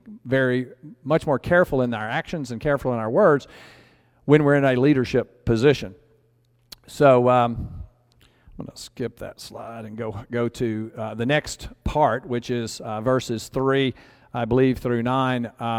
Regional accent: Texas, United States; You know, I've seen cowboys when I was growing up in Texas

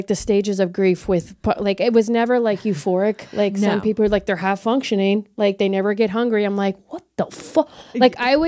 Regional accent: Kentucky, United States; Because I grew up in Kentucky, so we'd always go out in a shed.

